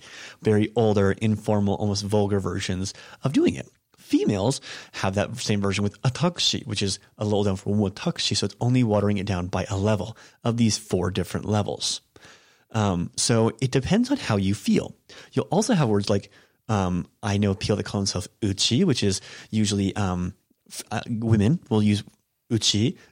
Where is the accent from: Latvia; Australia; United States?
United States; I'm an American, so I tend to try to familiarize myself and introduce a level of friendliness